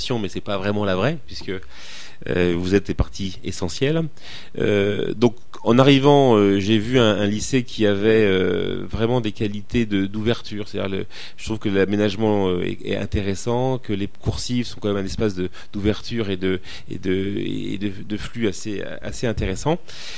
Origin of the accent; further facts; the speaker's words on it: Nantes, Pays de la Loire, France; also born or lived in Cahors / Paris; je suis né à Cahors, une ville connue pour son vin, qui est près de l'Auvergne. Et très rapidement, je suis venu à Nantes, une ville de l'Ouest. Et donc, j'ai fait mes études à Nantes